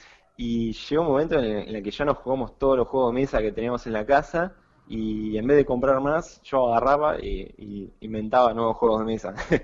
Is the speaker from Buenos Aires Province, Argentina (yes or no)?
yes; La Plata, Buenos Aires Province, Argentina; Sí, en La Plata.